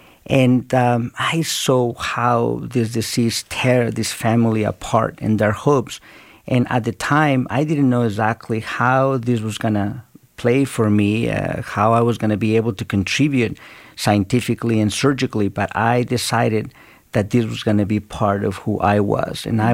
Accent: Mexico; English is a second language; now in United States; we grew up very poor in Mexico

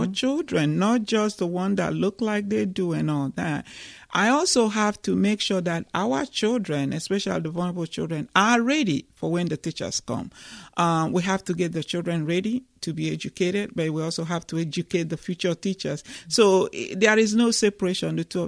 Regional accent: Nigeria; I came from Nigeria, where the villagers know everybody, where I'm surrounded by that village.

